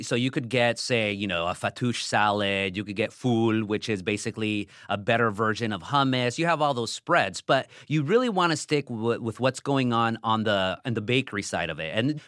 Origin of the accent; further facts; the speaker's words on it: Anaheim, California, United States; we're going to be eating in my hometown of Anaheim